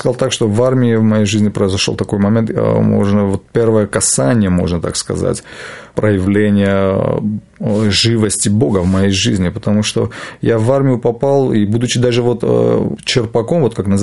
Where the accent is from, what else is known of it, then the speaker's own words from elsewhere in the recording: Armenia; потому что мы, армяне, считаем, что когда ты родился армянином, ты уже христианин